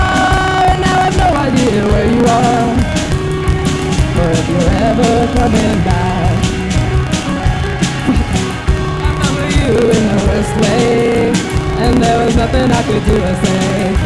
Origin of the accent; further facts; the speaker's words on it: Brooklyn, New York, United States; we're from Brooklyn.